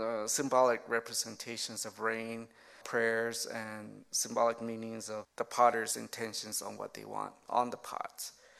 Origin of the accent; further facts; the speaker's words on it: Zuni Pueblo, New Mexico, United States; I come from the Pueblo of Zuni. I've been a resident there all my life.